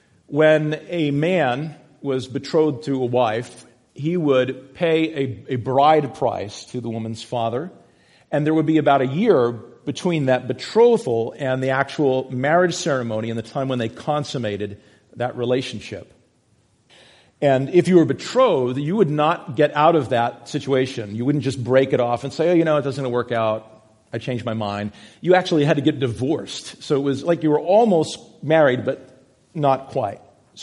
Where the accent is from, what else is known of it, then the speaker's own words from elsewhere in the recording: Massachusetts, United States; I grew up in Massachusetts